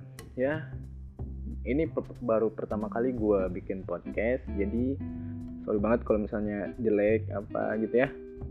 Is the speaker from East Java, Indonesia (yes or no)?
no; Bandung, West Java, Indonesia; also born or lived in Banjarnegara; Ya gue lahir di Banjarnegara dan sekarang gue besarnya di Bandung ya. Dulu orang tua gue pindah ke Bandung pas ya beberapa bulan atau setahun setelah gue lahiran.